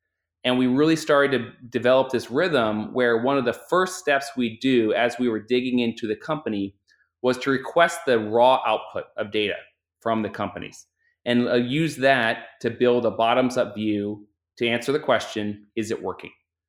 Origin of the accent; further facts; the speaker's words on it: Philadelphia, Pennsylvania, United States; born there; So I was born in Philadelphia.